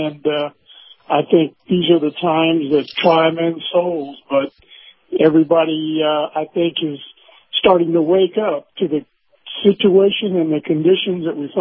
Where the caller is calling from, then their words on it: Tampa, Florida, United States; I'm calling from Tampa.